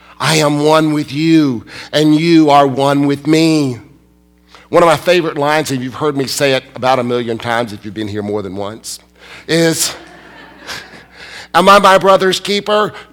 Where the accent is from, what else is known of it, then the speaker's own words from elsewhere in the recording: Alabama, United States; And you see, I'm from Alabama. Selma, Alabama. I lived less than 75 miles from Selma, Alabama.